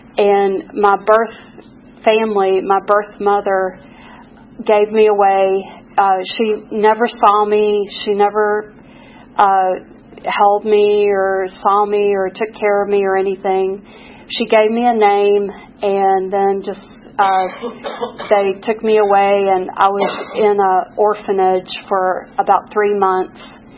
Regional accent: Louisville, Kentucky, United States; But anyway, I was raised in Louisville, Kentucky.

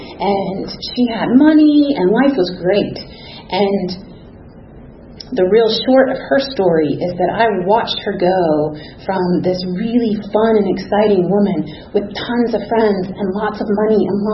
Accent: Pennsylvania, United States; born there; also born or lived in Texas / Georgia / Ohio; And so I was born in Pennsylvania. We moved to Texas, back to Pennsylvania, to Georgia, back to Pennsylvania, to Ohio, back to Pennsylvania.

